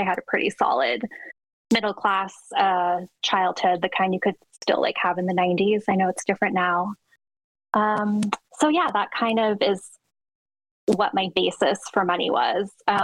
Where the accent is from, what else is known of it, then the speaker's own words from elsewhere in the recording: Phoenix, Arizona, United States; also born or lived in New York; I was born in New York. I grew up in Phoenix, Arizona.